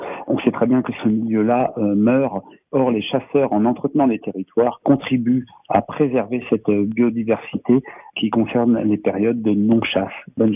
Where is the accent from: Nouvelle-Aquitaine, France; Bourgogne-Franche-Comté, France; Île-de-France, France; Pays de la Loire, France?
Pays de la Loire, France; Nantes; je suis de Nantes et je suis chasseur de petits gibiers, chasseur d'oiseaux migrateurs.